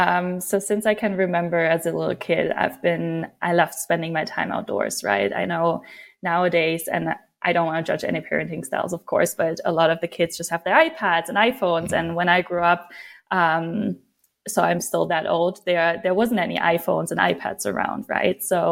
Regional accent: Aachen, North Rhine-Westphalia, Germany; it's just like half an hour from where I grew up in Aachen, Germany.

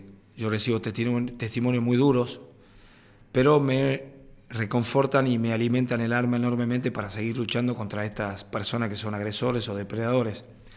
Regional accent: Argentina; Como sociedad, como argentino, nosotros en la primera consigna que damos en el afiche es evitar de dar el beso a los chicos cuando llegan al club.

